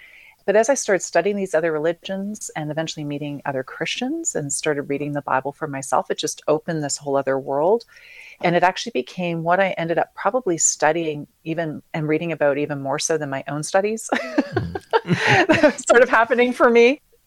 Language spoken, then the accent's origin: English; Canada; now in Franklin, United States; We moved here from Canada most recently a couple of years ago.